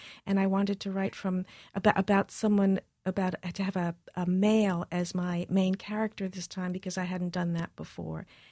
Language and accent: English; New York, United States; My mother's German. My father was half Chinese, half Panamanian. Uh-huh. But I grew up in New York.